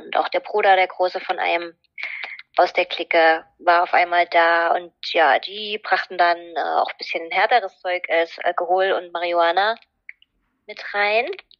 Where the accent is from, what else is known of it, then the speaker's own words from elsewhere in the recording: Saxony, Germany; Ja, also ich komme aus Oberlausitz, genau. Also Oberlausitz ist halt so dort Dreiländereck, die Ecke da. Mhm. Und genau, bei Bautzen, ja, bin in einer Kleinstadt aufgewachsen.